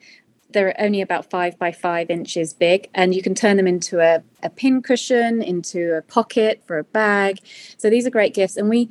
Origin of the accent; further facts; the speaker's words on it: England, United Kingdom; because growing up in England, some of my favorite memories would be going to this big old empty derelict church that was in the town center of the town that I grew up in.